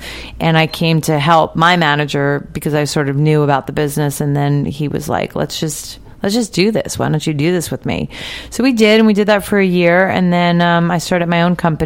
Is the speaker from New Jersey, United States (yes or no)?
yes; New Jersey, United States; now in Los Angeles, United States; And I came here from New Jersey knowing no one.